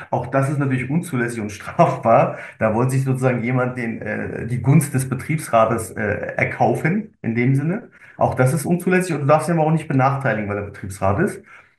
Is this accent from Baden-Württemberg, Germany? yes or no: yes; Heidelberg, Baden-Württemberg, Germany; ich meine, ich komme ja aus dem Raum Heidelberg, Wiesloch, Walldorf ist Nachbargemeinde